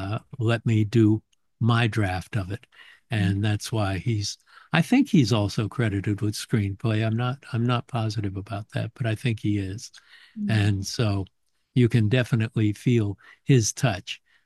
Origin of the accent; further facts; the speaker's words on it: San Fernando Valley, California, United States; And I was brought up in the San Fernando Valley.